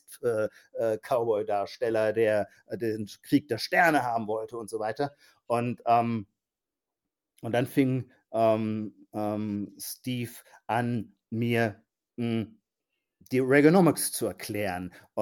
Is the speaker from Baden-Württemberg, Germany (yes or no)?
yes; Heidelberg, Baden-Württemberg, Germany; Nee, ich bin Heidelberger.